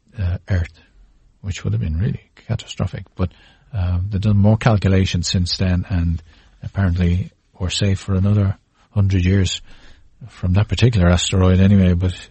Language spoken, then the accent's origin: English; Leinster, Ireland; just from the end of my the end of the road in County Meath, in my hometown.